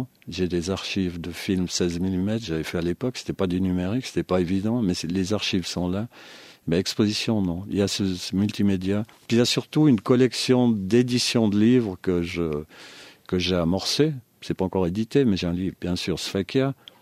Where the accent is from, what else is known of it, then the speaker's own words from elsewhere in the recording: Valais, Switzerland; born there; je suis né en Valais, ce qui est encore un autre parcours. Mais quand je suis en Valais, je me sens valaisan.